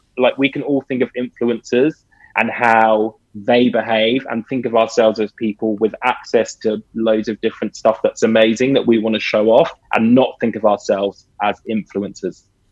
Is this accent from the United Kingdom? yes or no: yes; United Kingdom; I grew up in Britain in, you know, early 80s.